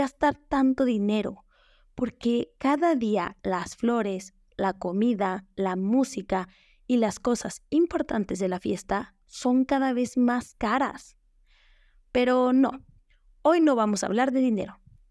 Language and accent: Spanish; Mexico; como buenos mexicanos, tomamos ese tiempo para prepararnos